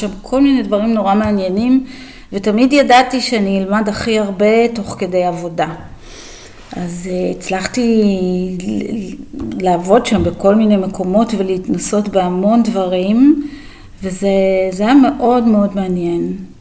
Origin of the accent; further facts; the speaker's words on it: Ashkelon, Southern District, Israel; also born or lived in Switzerland; אני בת של מהגרים משוויץ, שעלו לישראל איתי כשהייתי קטנה, והמעבר הזה משוויץ לישראל, לאשקלון, זה מין מעבר כזה מורכב מאוד. גדלתי שם